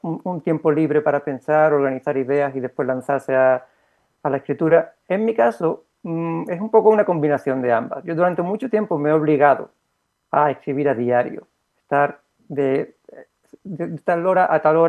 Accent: Málaga, Andalusia, Spain; Sí, aquí es de donde soy.

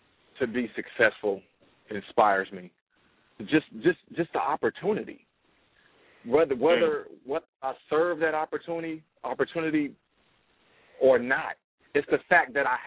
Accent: Detroit, Michigan, United States; Because growing up in Detroit, all I knew was Detroit. I was sheltered.

